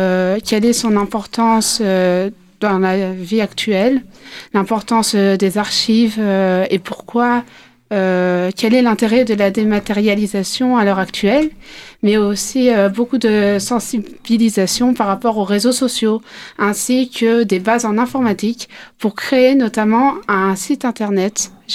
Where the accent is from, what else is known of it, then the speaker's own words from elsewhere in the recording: Nancy, Grand Est, France; J'ai 20 ans et je viens de Nancy, une ville qui se situe dans la région qui est en Lorraine, dans la région du Grand Est